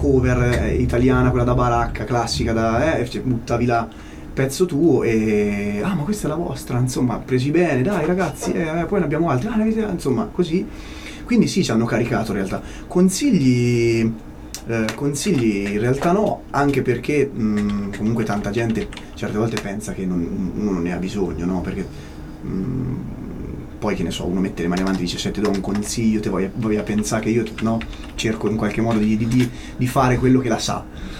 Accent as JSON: {"language": "Italian", "town": "Bologna", "region": "Emilia-Romagna", "country": "Italy", "said": "perché noi siamo di Bologna"}